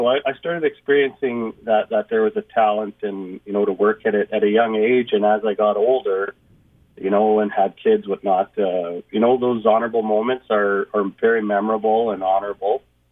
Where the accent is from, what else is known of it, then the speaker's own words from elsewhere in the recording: Manitoba, Canada; also born or lived in Thompson; I grew up on a farm in the parkland there, just north of the Riding Mountain, on a dusty dirt road